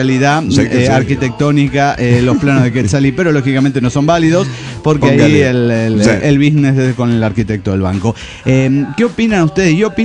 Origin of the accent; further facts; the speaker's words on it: Mexico City, Mexico; Soy el demonio del Distrito Federal Mexicano.